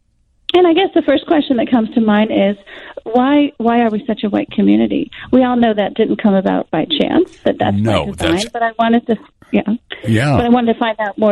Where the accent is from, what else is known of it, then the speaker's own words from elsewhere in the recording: Virginia, United States; now in Wilmette, United States; lived up here in Wilmette for 20 years, but I'm from the suburbs outside of Washington, D.C. Mm-hmm. I grew up in Northern Virginia.